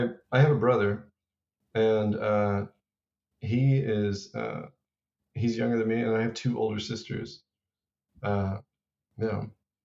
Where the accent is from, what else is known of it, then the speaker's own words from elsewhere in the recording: Texas, United States; Well, I was, I grew up in South Texas.